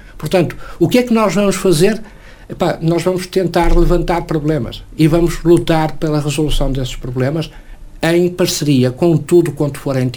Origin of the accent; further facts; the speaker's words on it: Vila do Conde, Porto, Portugal; also born or lived in Matosinhos; eu sou vilacondense por opção. Isto é, eu vivo em Vila do Conde, fui criado em Vila do Conde, mas não sou natural de Vila do Conde, eu sou natural de Matosinhos. Mas fui para Vila do Conde muito pequenino.